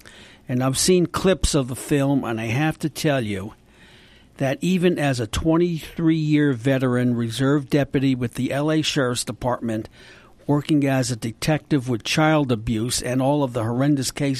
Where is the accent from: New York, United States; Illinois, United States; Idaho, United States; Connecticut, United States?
New York, United States; Brownsville; Brownsville.